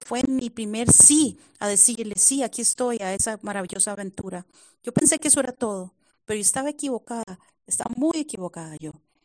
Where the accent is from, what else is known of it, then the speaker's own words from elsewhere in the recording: Ecuador; si Él puede llamar a una mujer ecuatoriana inesperada, sin experiencia